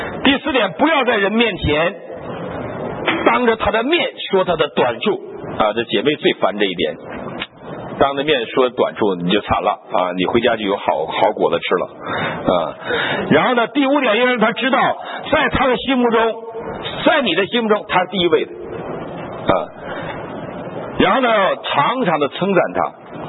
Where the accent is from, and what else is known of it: China